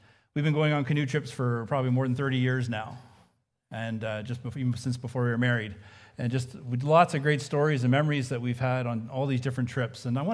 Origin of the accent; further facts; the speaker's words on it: Kingston, Ontario, Canada; also born or lived in Labrador / Manitoba; I grew up in Eastern Ontario, in Kingston. Right, I went to school in Waterloo. I lived there until we got married, and we moved to Labrador, and then to southern Manitoba. I became a Christian in a non-Christian home.